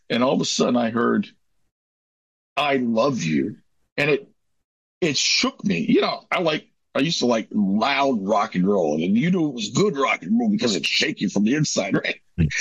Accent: Los Angeles, California, United States; I told you I'm from Los Angeles, and my upbringing was ugly.

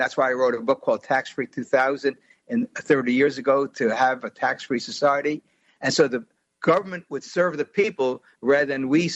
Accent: New York City, New York, United States; when I was growing up in New York City

